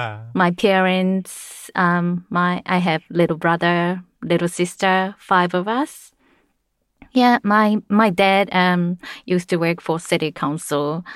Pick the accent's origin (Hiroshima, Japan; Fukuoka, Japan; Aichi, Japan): Fukuoka, Japan; I was raised in Fukuoka in Japan, which is on the South Island.